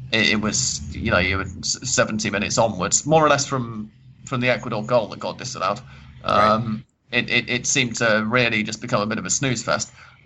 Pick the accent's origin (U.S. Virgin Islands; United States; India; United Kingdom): United Kingdom; England; I'm English